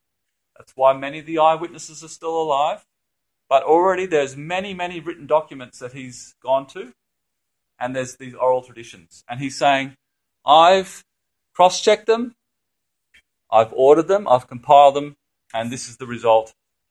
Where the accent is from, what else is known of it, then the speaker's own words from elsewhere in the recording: Indonesia; I grew up in Indonesia, but I went to a boarding school for missionaries. Okay, so I'm Western. Okay, I'm really Western. I like Asian food. I speak a bit of Bahasa